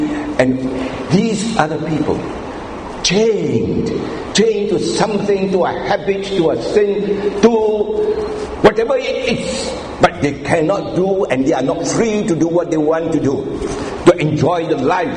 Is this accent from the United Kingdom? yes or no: no; Penang, Malaysia; now Penang, I come from Penang